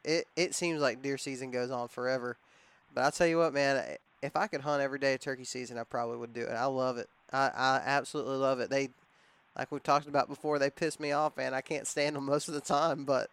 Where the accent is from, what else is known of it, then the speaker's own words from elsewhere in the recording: Texas, United States; But like I said, we were raised in Texas, and so I was kind of left to figure out Easterns on my own.